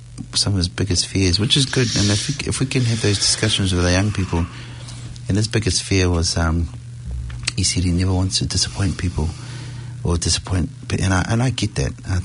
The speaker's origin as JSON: {"language": "English", "country": "New Zealand", "tie": "born or raised there", "also_born_or_lived": "Samoa", "said": "I was born in Samoa, so I guess I'm considered first, but brought up in New Zealand, so kind of the second generation children of the migration."}